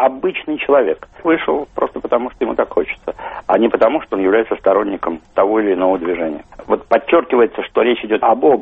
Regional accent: Moscow, Russia; Мы москвичи, и мы гуляем по московским бульварам.

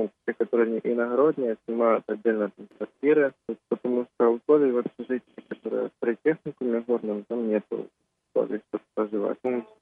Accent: Dnipropetrovsk Oblast, Ukraine; Я сам лично из Днепропетровской области, город Першитаевск, но я снимаю квартиру с одногруппниками.

